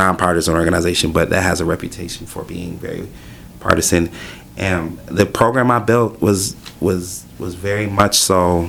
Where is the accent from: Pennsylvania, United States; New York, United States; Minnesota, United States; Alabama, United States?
Minnesota, United States; Minneapolis; I grew up in a Nigerian church. I grew up in the Phillips neighborhood, which is one of the most diverse communities in the state.